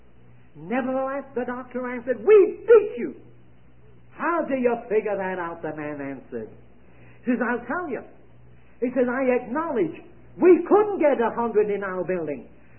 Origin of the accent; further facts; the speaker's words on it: Rochester, New York, United States; I was traveling to Albany, New York, from my hometown in Rochester, New York State, and on to New York.